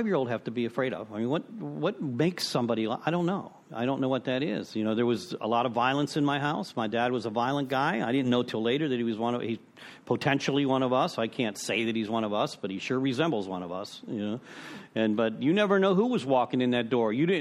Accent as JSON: {"language": "English", "town": "Pittsburgh", "region": "Pennsylvania", "country": "United States", "said": "I'm from Pittsburgh originally."}